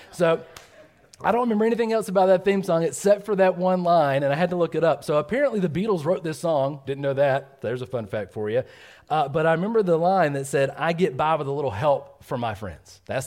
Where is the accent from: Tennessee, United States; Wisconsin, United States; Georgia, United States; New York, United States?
Georgia, United States; I'm super excited because I'm from Georgia. I love tea.